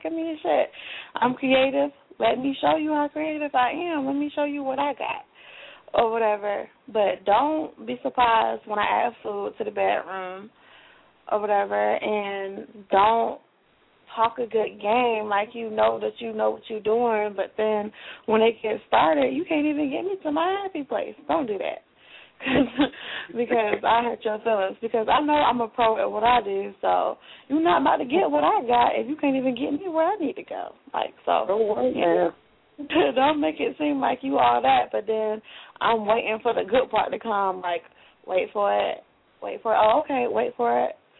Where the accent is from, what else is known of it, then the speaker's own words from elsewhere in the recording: Raleigh, North Carolina, United States; I'm from North Carolina. I'm from Raleigh, North Carolina.